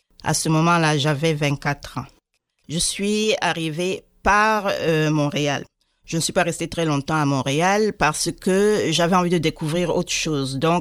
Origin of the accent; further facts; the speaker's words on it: Chad; moved away as an adult; now in Canada; Je suis originaire du Tchad. Ma vie là-bas était surtout une vie estudiantine et artistique.